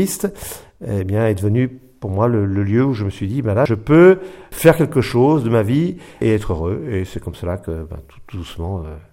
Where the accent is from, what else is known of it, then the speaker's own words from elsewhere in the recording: Lyon, Auvergne-Rhône-Alpes, France; je suis né à Lyon en 1950 et j'ai grandi dans une famille de petite classe moyenne dans le quartier populaire de la Guillotière